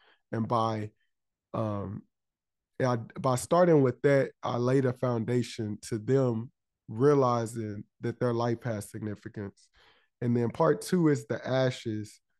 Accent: Palestine, Texas, United States; a lady from my hometown of Palestine, Texas.

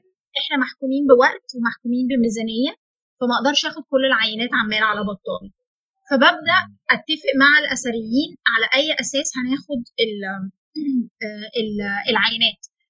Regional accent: Egypt; بسبب الجفاف اللي عندنا في مصر والحر اللي عندنا في مصر

